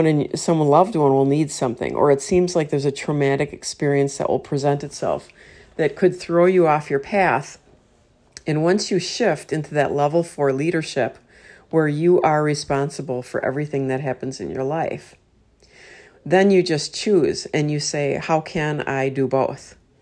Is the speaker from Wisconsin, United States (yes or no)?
yes; Wisconsin, United States; I'm from Wisconsin.